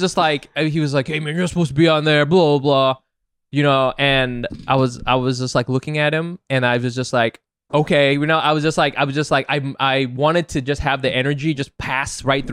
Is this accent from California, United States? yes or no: yes; California, United States; I hate cars. I'm from Orange